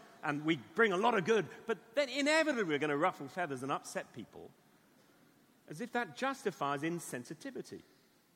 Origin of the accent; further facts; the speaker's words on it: England, United Kingdom; So that's why I'm not welcoming all the people who come from other countries into England, because I'm English.